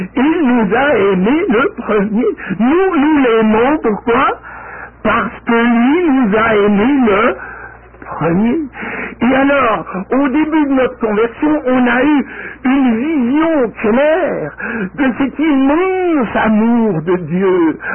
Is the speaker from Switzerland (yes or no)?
yes; Switzerland; je viens de Suisse où il y a beaucoup de chutes d'eau